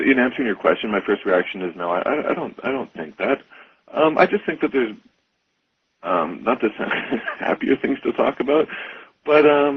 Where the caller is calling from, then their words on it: Vancouver, British Columbia, Canada; I'm calling from Vancouver, Canada